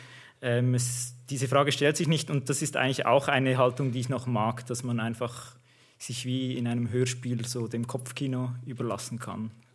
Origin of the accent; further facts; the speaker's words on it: Obwalden, Switzerland; ich bin im Kanton Obwalden aufgewachsen. Das ist ein Bergkanton, so ein schöner See in der Mitte, umrandet von einer Bergkette. Man ist da wirklich ein bisschen umarmt von Bergen. Darum ist es auch ein bisschen so eine kleine heile Welt für sich, dieser Kanton Obwalden.